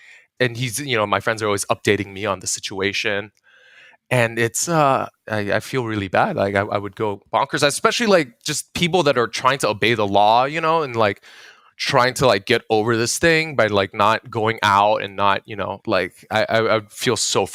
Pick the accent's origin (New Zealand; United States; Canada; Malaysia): Malaysia; now in China; But then I'm Malaysian and there is no Chinese embassy in Taiwan.